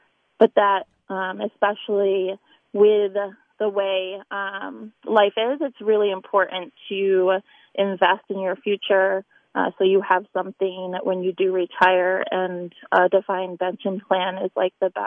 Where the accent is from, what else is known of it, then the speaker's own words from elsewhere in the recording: Ithaca, New York, United States; now in Honesdale, United States; So I'm originally from Ithaca, New York, and I moved here about 4 years ago to the Wilkes-Barre area, and then ended up about a year and a half, almost 2 years ago now, moved to Honesdale.